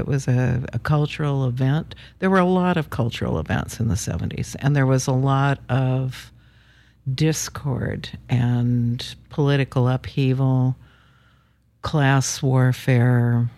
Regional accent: Washington, United States; also born or lived in New York; I was born in the Seattle area in 1950 and lived on the east side until I got out of high school. I went to the University of Washington, and from there I moved to New York for a decade.

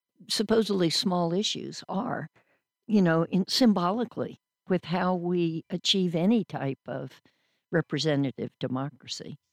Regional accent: Southern United States, United States; it makes me think of growing up in the South, which was so populated by African Americans at the time of the framing of our Constitution

